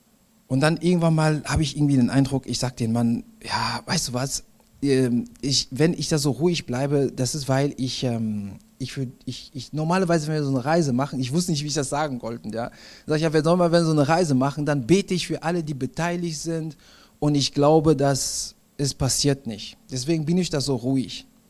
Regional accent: Cameroon; Wir waren in Kamerun, ich komme aus Kamerun übrigens

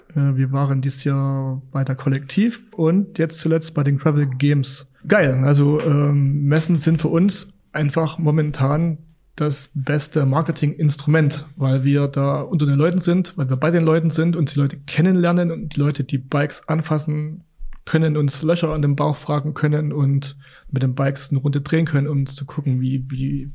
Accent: Chemnitz, Saxony, Germany; Ich komme aus Chemnitz, aus dem Erzgebirge. Und wenn ich da bin, muss ich Fahrrad fahren.

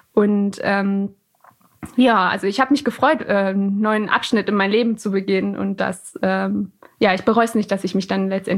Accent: Iran; ich bin Iranerin

